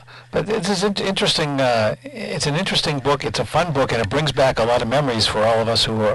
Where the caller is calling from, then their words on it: Stoughton, Massachusetts, United States; I'm calling from Boston. That's where we're